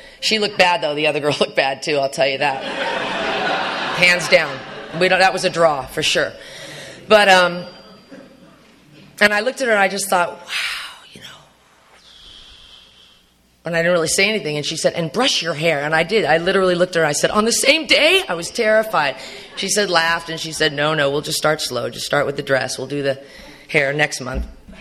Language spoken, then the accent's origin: English; Arcadia, United States; I was raised in Arcadia and, you know, I have a great family